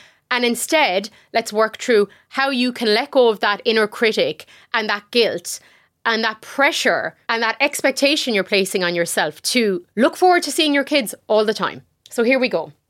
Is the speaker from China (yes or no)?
no; Ireland; also born or lived in United Kingdom; growing up in Ireland and the UK